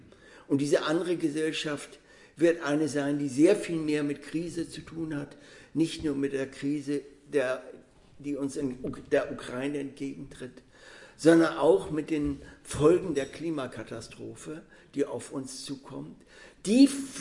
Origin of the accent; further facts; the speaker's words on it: Hamburg, Germany; born there; ich bin 1939 in Hamburg geboren, auch also an einem der Brennpunkte